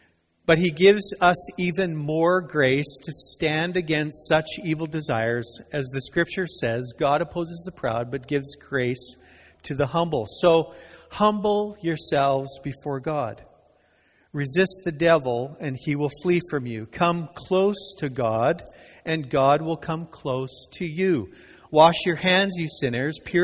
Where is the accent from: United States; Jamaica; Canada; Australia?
Canada; I wouldn't approach you this way because I'm Canadian.